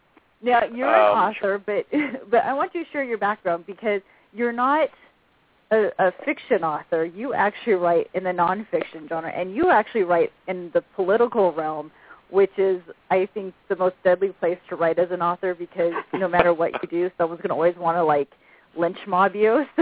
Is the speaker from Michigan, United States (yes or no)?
no; California, United States; However, I'm very open-minded, and I'm from California, too, so.